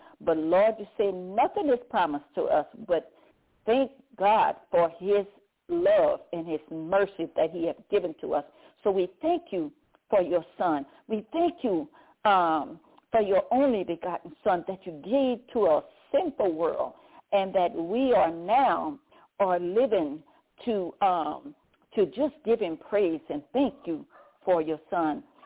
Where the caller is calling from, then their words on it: Baton Rouge, Louisiana, United States; I'm calling from Baton Rouge, Louisiana.